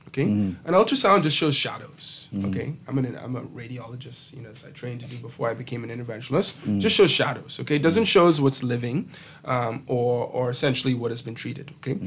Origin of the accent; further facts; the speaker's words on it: Bahamas; I'm from the Bahamas.